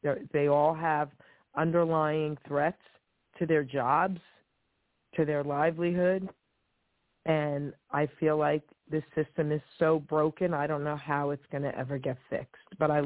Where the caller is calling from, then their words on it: New Jersey, United States; I'm calling from New Jersey.